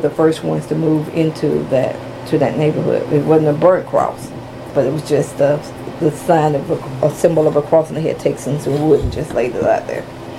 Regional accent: Cobb County, Georgia, United States; We grew up in Cobb County and began to integrate the neighborhoods.

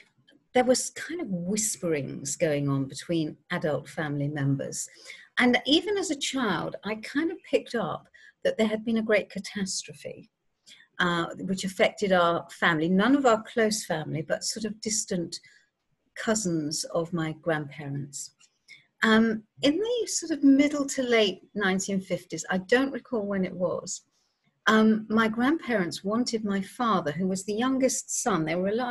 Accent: London, United Kingdom; I was born in London in 1951.

